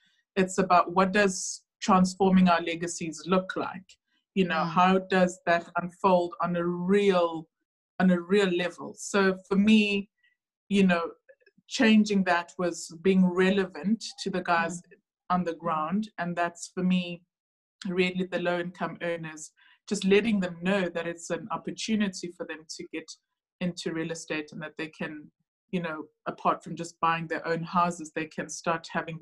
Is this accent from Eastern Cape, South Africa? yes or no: no; Polokwane, Limpopo, South Africa; moved away as an adult; now in Cape Town, South Africa; is a very, very simple girl. Born and bred in Polokwane. I came to Cape Town to study probably about 2003, straight out of matric.